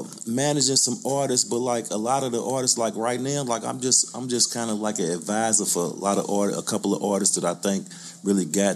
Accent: Louisville, Kentucky, United States; I'm from the West End of Louisville, you know what I'm saying? And then more specifically, I'm from the Park Hill Projects of Louisville, Kentucky, you know what I'm saying? So growing up in the projects

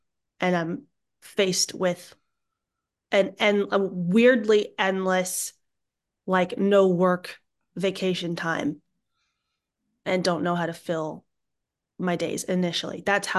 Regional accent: New Jersey, United States; I'm definitely mostly a … fan because I'm from New Jersey.

